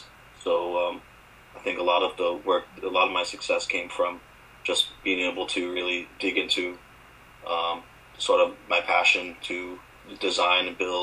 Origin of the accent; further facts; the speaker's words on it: Fall River, Massachusetts, United States; Just a little background on myself. I grew up in Fall River. I was born in Fall River.